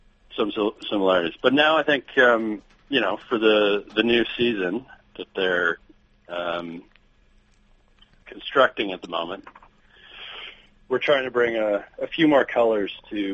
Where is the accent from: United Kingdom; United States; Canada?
Canada; Calgary, Alberta; I grew up in Calgary. The most secular upbringing you could imagine. The religion that I was closest to when I grew up actually was Mormonism.